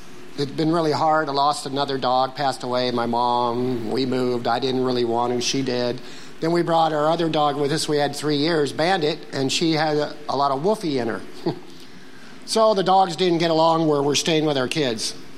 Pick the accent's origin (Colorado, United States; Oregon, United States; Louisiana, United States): Oregon, United States; Fall City; We are from Fall City, Oregon. Anybody know where that's at?